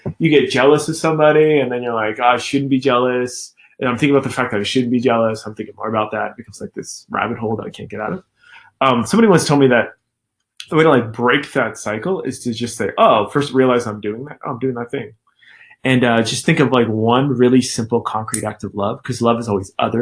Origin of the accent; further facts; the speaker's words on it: Scottsdale, Arizona, United States; first language English; English is my first language. I'm from South Scottsdale, you guys. I have an accent, okay?